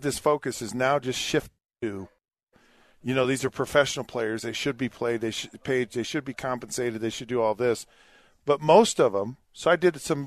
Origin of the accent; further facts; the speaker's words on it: Springville, United States; I grew up in Springville.